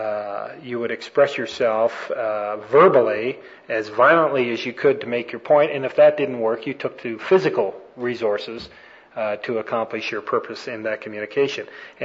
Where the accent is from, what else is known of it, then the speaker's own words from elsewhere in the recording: Toronto, Ontario, Canada; I was born and raised in Canada, in the area of Toronto, Ontario, which is north of Buffalo, about 90 miles, or right across the lake from Cleveland.